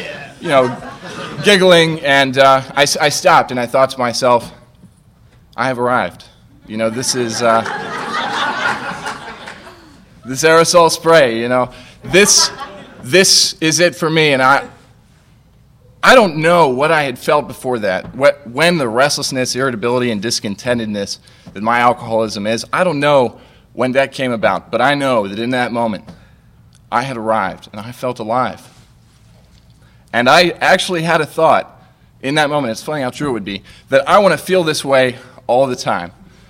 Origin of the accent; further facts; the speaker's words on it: Kitty Hawk, North Carolina, United States; So I was born and I grew up in Kitty Hawk, North Carolina